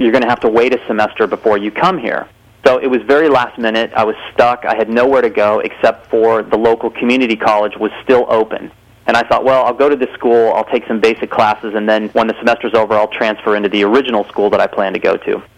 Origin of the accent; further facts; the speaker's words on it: Wyoming, United States; Well, basically, I started out as a country boy. I was raised in Indiana, Wyoming, in the country